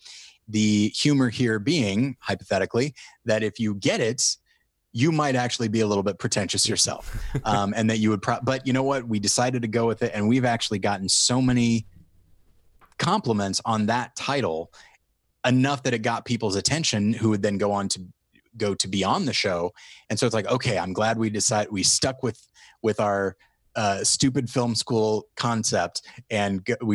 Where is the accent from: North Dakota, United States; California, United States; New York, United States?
California, United States; Taft; also born or lived in Ventura, California / Colorado / Missouri; I'm originally from Taft, California, which is outside of Bakersfield.